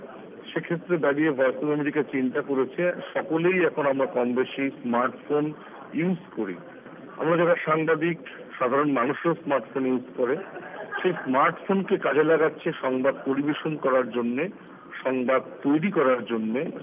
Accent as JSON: {"language": "Bangla", "town": "Kolkata", "region": "West Bengal", "country": "India", "said": "আমি voice of আমেরিকার বাংলা বিভাগের সংবাদদাতা পশ্চিমবঙ্গে। আমার বাড়ি কলকাতাতেই, আমি কলকাতা থেকে ঢাকা উড়ে এসেছি"}